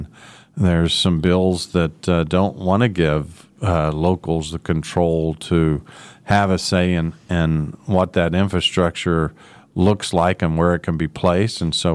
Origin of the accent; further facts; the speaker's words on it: Wichita, Kansas, United States; I grew up in Wichita and love this city.